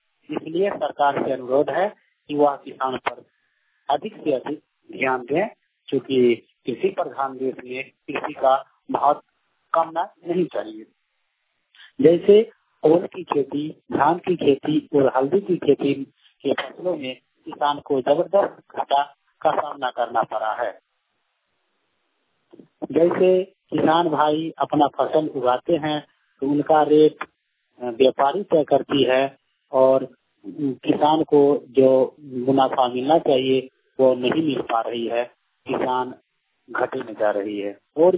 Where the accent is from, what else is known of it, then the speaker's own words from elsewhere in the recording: Dalsinghsarai, Bihar, India; ग्राम पांच पोषक वाहन थाना दलसिंहसराय जिला समस्तीपुर का निवासी हूँ।